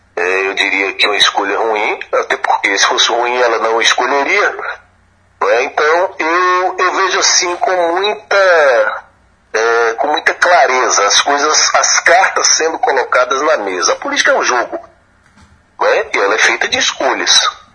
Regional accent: Bahia, Brazil; continuarei fazendo política para melhorar a vida da população da minha terra, da minha cidade, da Joia do Sertão Baiano.

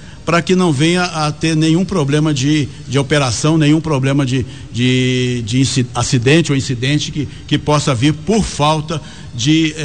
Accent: São Paulo, Brazil; moved away; É porque eu sou paulista.

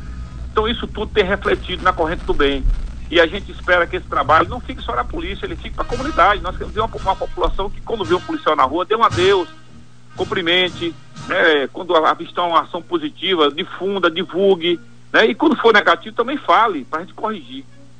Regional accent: Juazeiro, Bahia, Brazil; Viagem, eu adoro a minha terra, Juazeiro, mas eu curto muito cidades históricas, e pra mim a Bahia é um celeiro de história.

